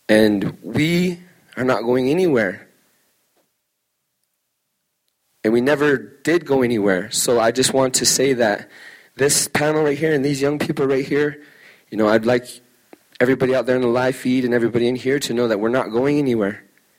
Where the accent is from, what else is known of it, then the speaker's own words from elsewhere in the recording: Browning, Montana, United States; also born or lived in Tuba City / Alaska; I'm from Blackfeet, from Brandon, Montana. I'm also from Dene, from Tuba City, and also from Alaska, from a village north of Anchorage, in Yupak.